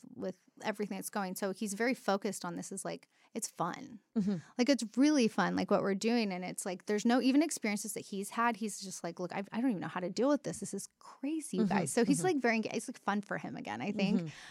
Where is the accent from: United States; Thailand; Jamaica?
United States; Texas; like I grew up in Texas, cherry limeade Sonic.